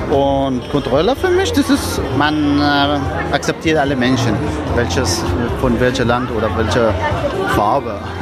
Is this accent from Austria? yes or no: no; Syria; ich komme aus Syrien.